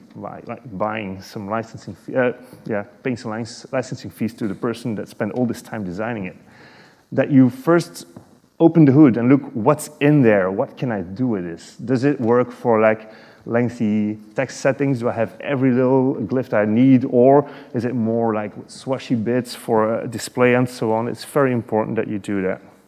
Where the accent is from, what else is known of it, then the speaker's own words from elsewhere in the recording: Belgium; I come from Belgium, so this AZERTY is French